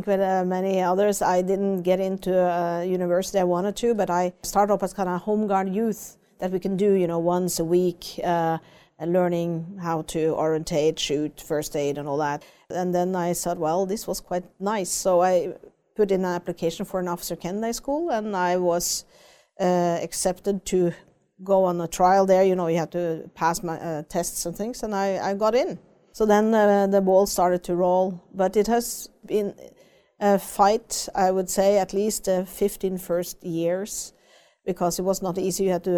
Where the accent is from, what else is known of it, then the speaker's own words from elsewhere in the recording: Norway; I'm fortunate coming from Norway